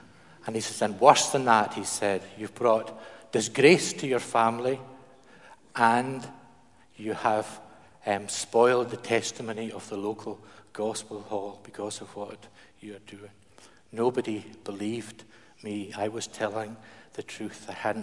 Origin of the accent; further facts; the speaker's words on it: Kirkwall, Scotland, United Kingdom; Do you know, I grew up in Kirkwall, and in our early teens, it was the fashionable accessory for boys at that time to have catapults.